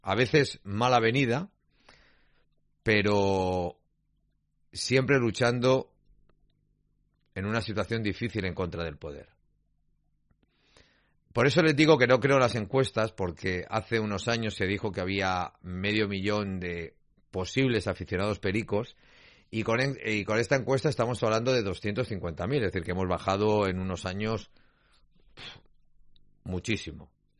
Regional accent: Catalonia, Spain; yo soy del 3,6% de catalanes que somos del español.

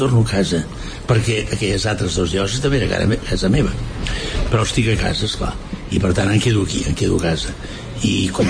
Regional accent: Barcelona, Catalonia, Spain; born there; He nascut a Barcelona, he sigut sacerdot de Barcelona, he sigut bisbe auxiliar de Barcelona, vaig anar a Tortosa, vaig anar a Tarragona

